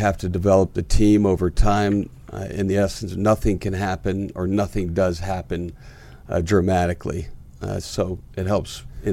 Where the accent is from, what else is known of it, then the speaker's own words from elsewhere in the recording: Deep South, United States; The Deep South, six different states.